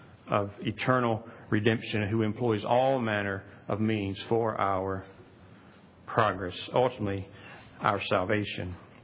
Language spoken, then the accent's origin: English; Pickens, South Carolina, United States; Because I just sound like a redneck, right? I mean, I'm from Pickens, South Carolina.